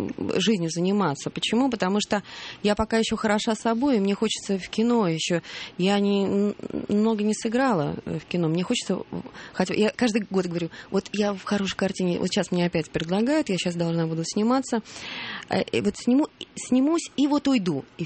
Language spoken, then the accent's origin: Russian; Saint Petersburg, Russia; а я тоже ленинградец.